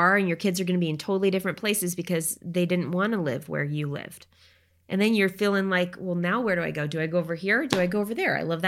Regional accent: Oregon, United States; I remember my grandparents lived in Colorado and I grew up in Oregon.

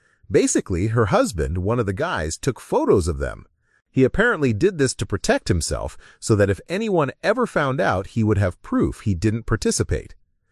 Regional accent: India; To answer 2 of the more frequent questions, yes, I am Indian.

